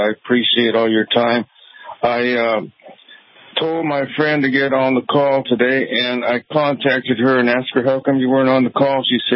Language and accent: English; El Cerrito, California, United States; I'm from El Cerrito, about 4 to 6 miles from Oakland and Berkeley.